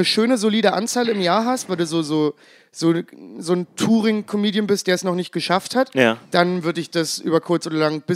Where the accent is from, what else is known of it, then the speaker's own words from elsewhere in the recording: eastern Germany, Germany; Ich komme aus dem Osten.